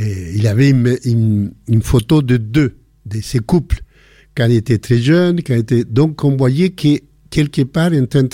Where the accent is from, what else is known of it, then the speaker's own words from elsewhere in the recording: Chile; now in France; quand on est arrivé du Chili, on a un objet que c'est des colombes qu'on a pris, qu'on a gardé tout le temps, mais que ça montre un peu le moment qu'on était réfugié politique en France